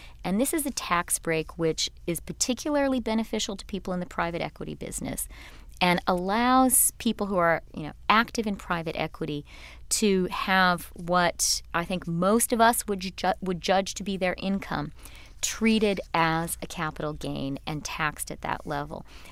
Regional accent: Canada; I guess that doesn't fully include me because I'm Canadian

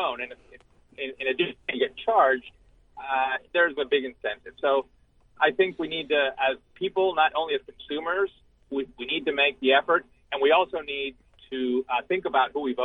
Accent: California, United States; I grew up in California and have seen the other side

